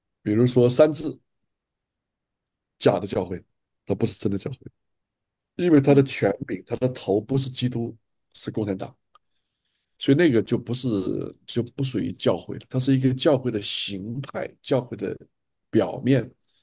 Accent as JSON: {"language": "Chinese", "country": "China", "tie": "born or raised there", "said": "我说我们都是中国人，都从中国成长长大，走了一把年纪的，到今天了，我还年长你差不多10年。"}